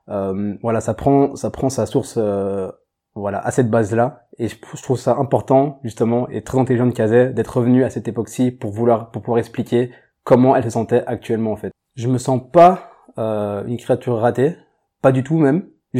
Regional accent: Brussels, Brussels-Capital Region, Belgium; j'ai 31 ans, je suis français mais de Bruxelles. J'ai toujours habité à Bruxelles et c'est vraiment ma ville

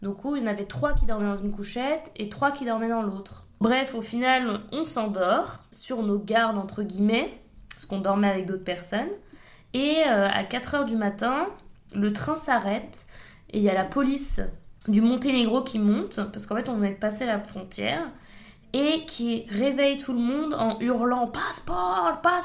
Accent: Paris, Île-de-France, France; now in Brussels, Belgium; j'ai 25 ans et je suis franco-colombienne. Là, j'habite à Bruxelles depuis 3 ans. Et sinon, je viens de Paris. J'ai fait toute ma scolarité dans un système espagnol à Paris.

